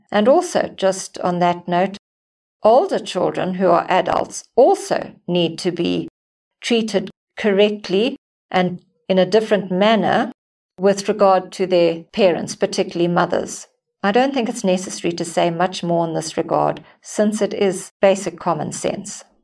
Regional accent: Mutare, Zimbabwe; When I was a teenager, I belonged to a small family church in my hometown in Matari, Zimbabwe.

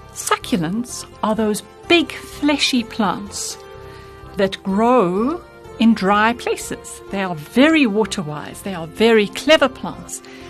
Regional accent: South Africa; But I wanted to alert us as South African children to this, because succulents are the only plants really that can grow in a whole large part of our country.

